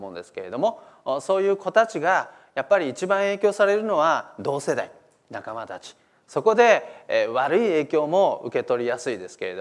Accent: Kanto, Japan; born there; 実は関東生まれなんですけれども、関西に

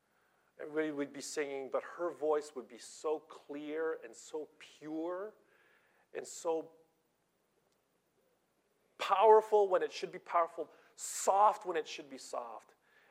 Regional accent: California, United States; I'm from Southern California, and I went to university in Southern California.

